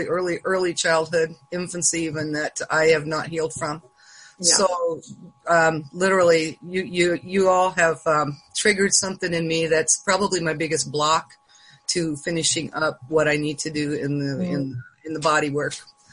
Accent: Challis, Idaho, United States; I'm from Challis, Idaho, up in the Central Mountains, a million miles from anywhere.

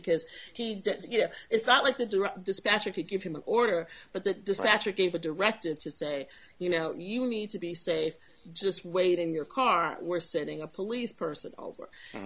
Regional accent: Texas, United States; I'm from Texas. I know this, okay?

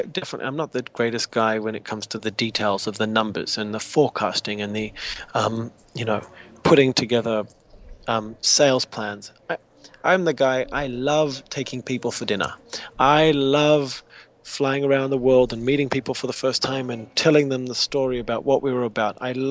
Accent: Australia; also born or lived in Israel; Yeah. So here I was, an Australian guy. I was born in Israel, grew up in Australia

